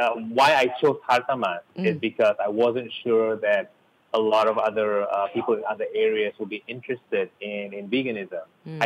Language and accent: English; Malaysia; being Malaysian